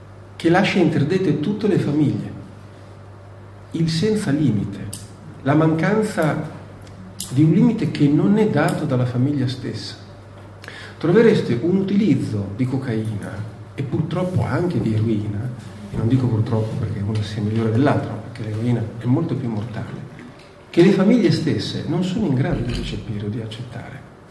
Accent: Modena, Emilia-Romagna, Italy; vengo da Modena, il mio provincialismo.

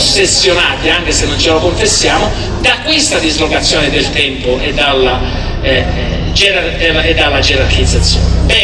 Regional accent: Sicily, Italy; Io come siciliano mi sono sempre sentito tante volte dire sei arretrato, noi siciliani siamo arretrati rispetto ai modenesi

